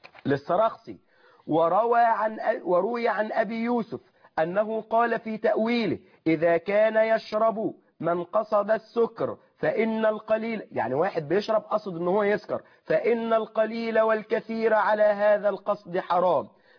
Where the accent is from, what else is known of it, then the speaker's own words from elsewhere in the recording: Egypt; accent: Egyptian; في ناس بتاكل وإيه اللي انت بتقول ببلع بلهجتنا المصرية